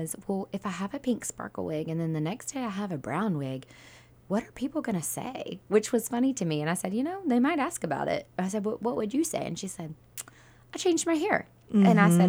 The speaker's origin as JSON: {"language": "English", "town": "Savannah", "region": "Georgia", "country": "United States", "tie": "born or raised there", "said": "I did, yeah. Okay. So I grew up in Savannah."}